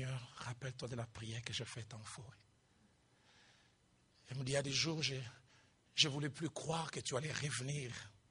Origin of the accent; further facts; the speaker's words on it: Kinshasa, DR Congo; chez nous à Kinshasa.